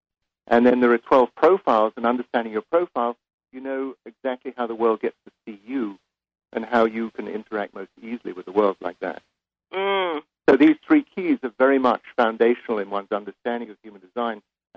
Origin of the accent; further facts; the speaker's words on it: England, United Kingdom; I grew up in England. I had a childhood in England. I went to school there